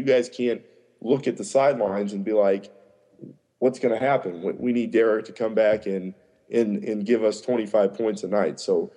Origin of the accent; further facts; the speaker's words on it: Orlando, Florida, United States; growing up in Orlando like I did, he was beloved in Florida